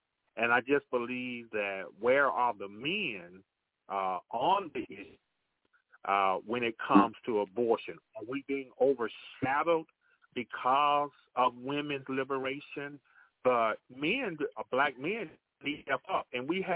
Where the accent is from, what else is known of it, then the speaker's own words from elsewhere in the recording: Mississippi, United States; now in Chicago, United States; And I grew up in Mississippi, not far from the murder site of Emmett Till, about 8 miles from that site.